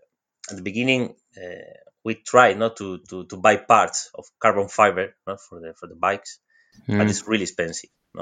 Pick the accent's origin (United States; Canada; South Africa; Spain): Spain; Jerez de la Frontera, Andalusia; we are in Spain, in the south of Spain. I'm from Jerez.